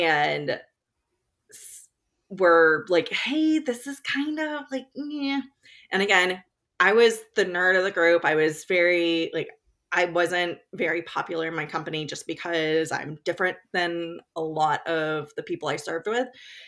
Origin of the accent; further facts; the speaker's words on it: Florida, United States; I grew up in Florida, and we would eat lunch outside